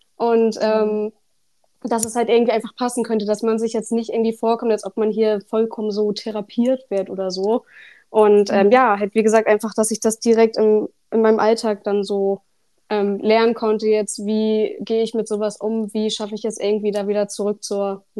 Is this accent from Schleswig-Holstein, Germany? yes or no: yes; Kiel, Schleswig-Holstein, Germany; ich bin 26, ich komme aus Kiel